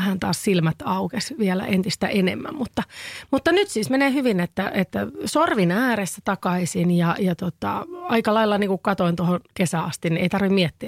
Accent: Helsinki, Uusimaa, Finland; on 43-vuotias perheenäiti Helsingistä. Mä oon syntyperäinen helsinkiläinen ja 2 lapsen äiti naimisissa.

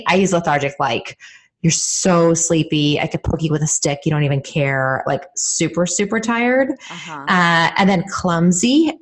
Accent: California, United States; also born or lived in Vermont; I'm from California originally too, so I understand like being in warm weather. And then I lived in Vermont for 4 years in medical school.

